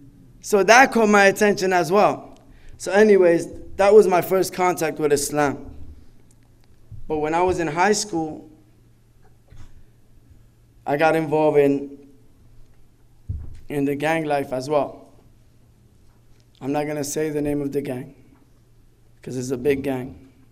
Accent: New York, United States; born there; Because I was born in New York, so I'm going to represent, right?

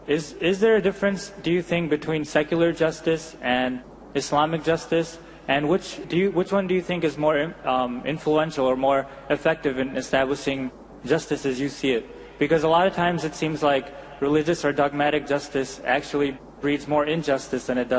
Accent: Chicago, Illinois, United States; I'm from Chicago.

